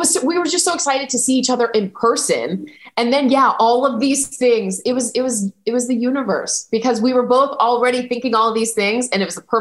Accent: DeKalb, Illinois, United States; A girl from the cornfields. And that's what, I mean, I think about that so often. I grew up in DeKalb, Illinois, in an hour west of Chicago, but suburbs, like straight up cornfields.

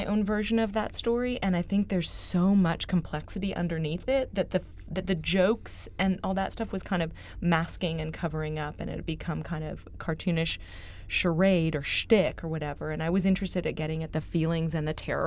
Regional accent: Dallas, Texas, United States; And one part is the part of growing up in the Park Cities. And, you know, one of the reasons that my Dallas story is important to my drinking story is that when I was a kid

